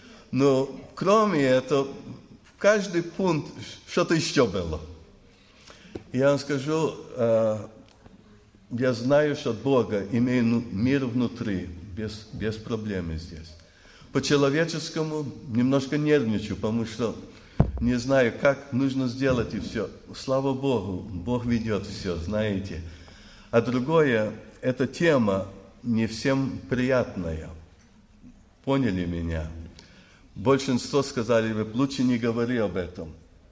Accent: United States; то я из Америки, а я там живу, паспорт канадский, я еще канадец.

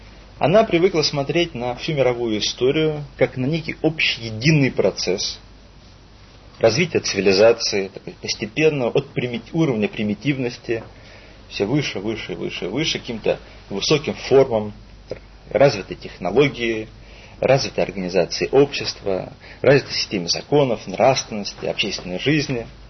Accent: Russia; почти все мы, поскольку выросли в России и были воспитаны в рамках российского общества

